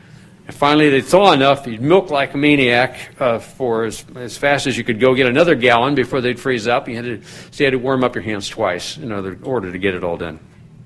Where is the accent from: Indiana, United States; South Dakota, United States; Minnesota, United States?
South Dakota, United States; it isn't as cold as what I grew up with in South Dakota. We had milk cows.